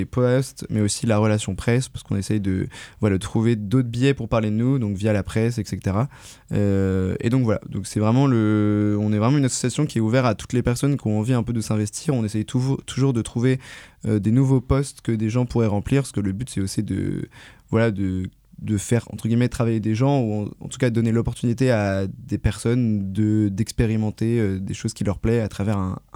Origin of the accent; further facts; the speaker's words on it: Rennes, Brittany, France; sachant qu'on est de Rennes, que le matériel qu'on loue, qu'on prend, il se trouve à Rennes